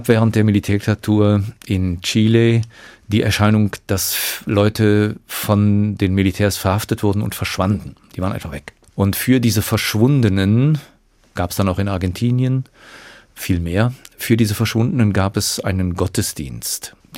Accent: Cologne, North Rhine-Westphalia, Germany; now in Frankfurt, Germany; nach Köln zu gehen, wo ich herkomme, ist nicht gut.

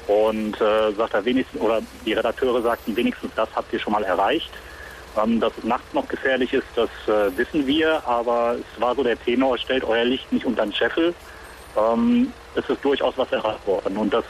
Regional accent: Dieburg, Hesse, Germany; ich komme aus Dieburg und bin auch Ex-Soldat.

